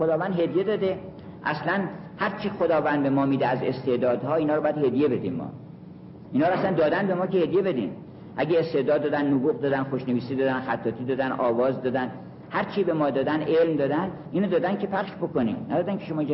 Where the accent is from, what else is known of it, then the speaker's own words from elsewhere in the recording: Iran; من ایرانیم، هر ایرانی باید یک کاری بکنه که بگن چقدر ایرانی ها خوبن